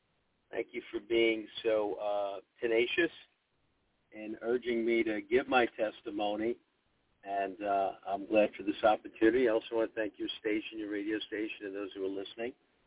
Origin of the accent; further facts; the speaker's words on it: Brooklyn, New York, United States; also born or lived in Bronx; I was brought up in New York, born in the Bronx, moved to Brooklyn, raised as a teenager